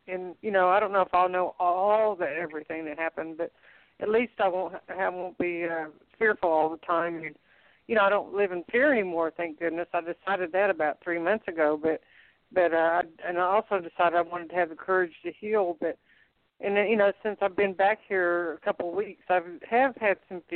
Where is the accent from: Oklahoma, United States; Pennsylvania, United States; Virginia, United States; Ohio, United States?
Oklahoma, United States; I'm in Oklahoma. I moved back to my home state where I was born.